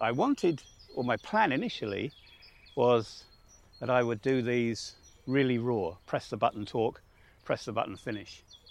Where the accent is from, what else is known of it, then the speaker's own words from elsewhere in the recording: England, United Kingdom; moved away; as an Englishman or a Brit here